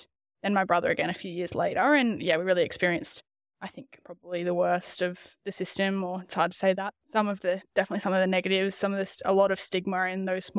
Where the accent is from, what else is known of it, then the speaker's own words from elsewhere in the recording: Yeppoon, Queensland, Australia; also born or lived in Rockhampton; It's called Yeppoon. It's a small town I was raised in central Queensland, land of Drumble country up there. So I was born in Rockhampton, raised in Yeppoon my whole life.